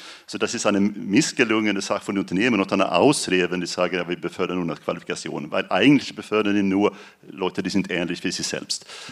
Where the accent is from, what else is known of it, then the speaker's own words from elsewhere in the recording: Sweden; ich komme aus Schweden